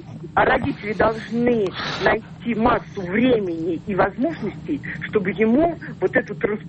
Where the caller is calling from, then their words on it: Samara, Samara Oblast, Russia; я звоню из Самары.